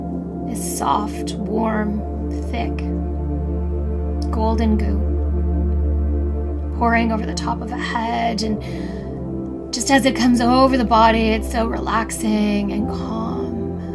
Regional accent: Canada; I am Canadian, but the wildfires in LA are breaking my heart.

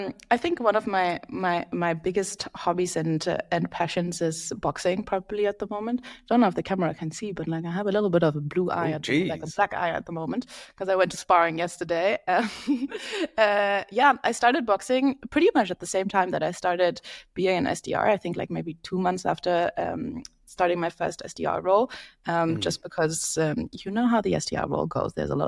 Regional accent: Berlin, Germany; now in London, United Kingdom; I am from Berlin, Germany, lived in London for the last 8 years

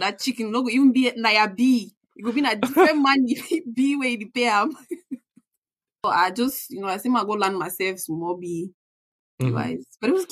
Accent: Houston, Texas, United States; now in New York, United States; I grew up in Houston, Texas. Shout out to H-Town. And I live in New York now.

